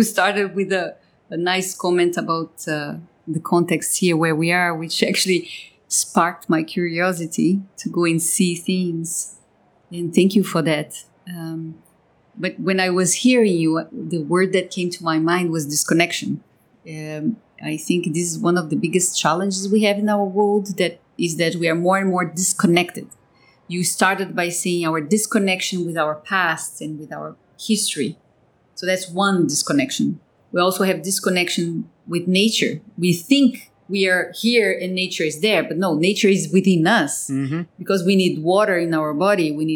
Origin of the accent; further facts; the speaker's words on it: India; born there; Because I was born in India